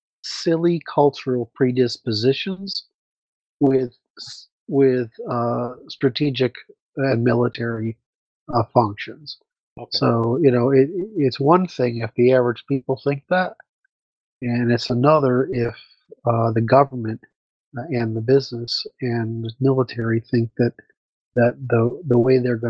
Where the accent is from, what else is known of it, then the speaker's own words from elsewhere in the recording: Ukraine; I'm from Ukraine for a long time.